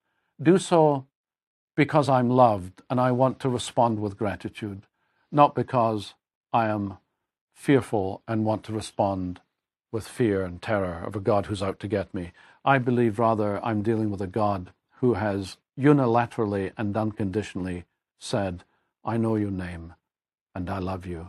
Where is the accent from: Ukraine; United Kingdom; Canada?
United Kingdom; Scotland; I'm a Scot. I'm not an American.